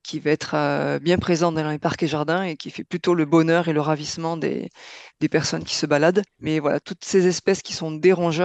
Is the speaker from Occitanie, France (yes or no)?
yes; Toulouse, Occitanie, France; Chez nous, en Toulouse, c'est moins le cas